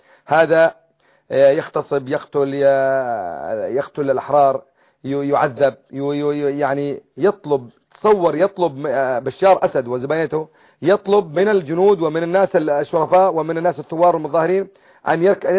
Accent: Quneitra Governorate, Syria; أنا ابن الجولان، الجولان 2000 كيلو متر مربع، فيها 7 أنهار، فيها 3 بحيرات

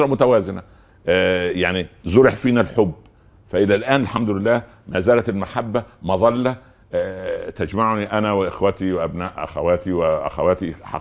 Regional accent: Upper Egypt, Egypt; نحن من أهل الصعيد، لما رحنا القاهرة كالرجل الذي جاء من زيمبابوي إلى شارع الشانزليزيه فجأة، يعني شاب قروي

